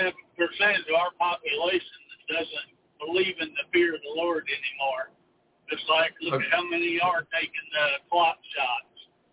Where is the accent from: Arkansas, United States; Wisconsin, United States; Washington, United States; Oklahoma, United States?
Arkansas, United States; Good morning, Pastor. … I'm from Arkansas.